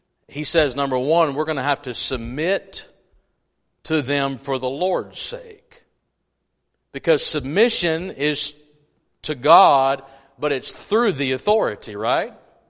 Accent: Texas, United States; Because I'm a redneck, I'm a Texan, I'm an American, I'm a Second Amendment. I am too.

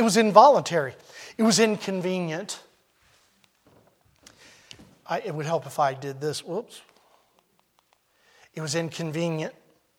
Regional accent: Maryland, United States; not maybe a half hour from where Sandy and I were born and raised in Maryland

